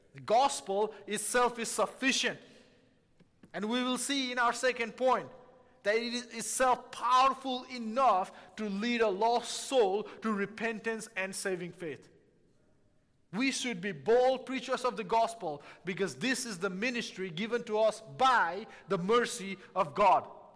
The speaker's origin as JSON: {"language": "English", "country": "Nepal", "tie": "born or raised there", "said": "I was born and raised in Nepal"}